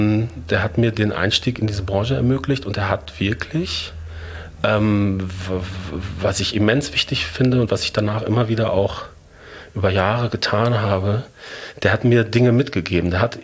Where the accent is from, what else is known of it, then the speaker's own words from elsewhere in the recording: North Rhine-Westphalia, Germany; ich komme aus dem Ruhrgebiet